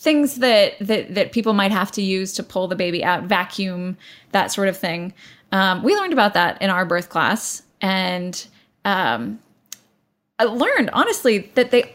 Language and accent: English; Houston, Texas, United States; Yeah. We're both from Houston.